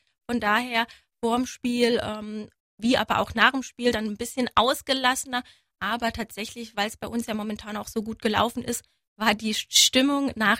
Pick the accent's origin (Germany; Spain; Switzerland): Germany; Zweibrücken, Rhineland-Palatinate; ich bin ja ein Pfälzermädchen, keine Saarländerin. Ich bin Pfälzerin, komme aus Zweibrücken